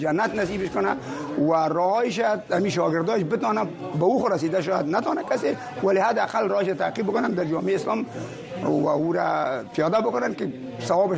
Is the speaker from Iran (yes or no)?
no; Kabul, Afghanistan; now in Virginia, United States; من از کابل هستم، از چاردی کابل، انجینیر هستم. مدت 6 سال میشه که ما در اینجا آمدیم، در ویرجینیا.